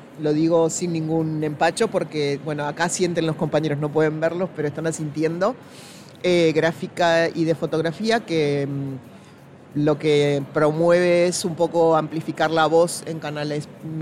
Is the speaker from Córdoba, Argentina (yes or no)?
no; Lomas de Zamora, Buenos Aires Province, Argentina; born there; En una localidad de la provincia de Buenos Aires donde nací, en Argentina, que se llama Lomas de Zamora